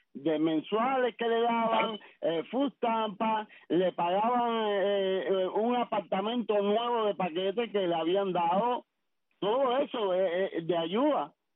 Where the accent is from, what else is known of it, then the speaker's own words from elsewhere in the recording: Cuba; moved away; vine de Cuba